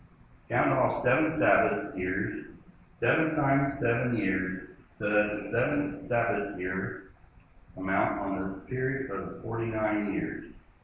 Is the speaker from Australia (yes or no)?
no; Wernersville, Pennsylvania, United States; I grew up in Ames Church down there in Wernersville. Most of … are buried down there.